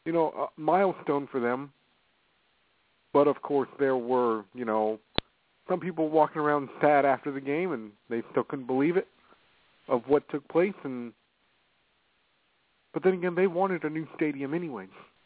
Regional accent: San Jose, California, United States; Now, Santa Clara is, of course, right next door to my hometown where I was born, San Jose, California, which means, for me, and since I have family there, it's a 45-minute drive.

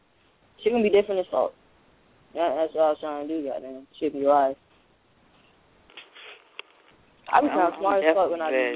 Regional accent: North Carolina, United States; also born or lived in Atlanta, Georgia; Yeah, I was born in Atlanta, Georgia, goddamn. I don't remember being there, though, and shit, because I was little as fuck. But after that, goddamn, we moved to North Carolina.

